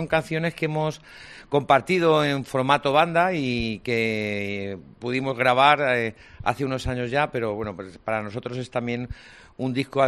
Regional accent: Novelda, Valencian Community, Spain; also born or lived in Alicante; De Novelda, porque yo nací en Novelda. Bueno, nací en el hospital de Alicante, pero he pasado parte de mi infancia en Novelda.

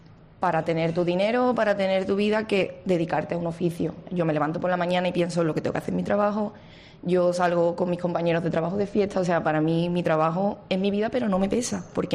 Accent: Seville, Andalusia, Spain; Yo soy sevillana.

